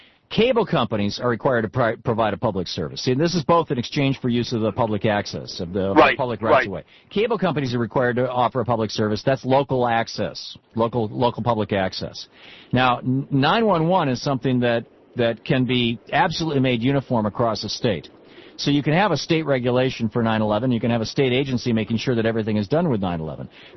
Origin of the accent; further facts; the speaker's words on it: Michigan, United States; I'm originally from Michigan, in fact. Most of my family lives in Michigan.